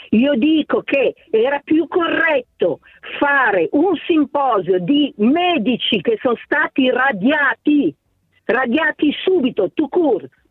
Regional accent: Cremona, Lombardy, Italy; io sono una pendolare su Milano, proprio nella tratta, perché sono di Cremona, nella tratta Codogno, Lodi

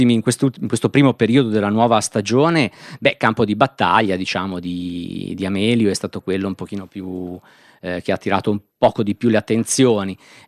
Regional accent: Sesto San Giovanni, Lombardy, Italy; noi siamo di Sesto e abbiamo questa identità legata al lavoro, al mondo del lavoro. Ci svegliavamo da piccoli con il ritmo della sirena della Falck

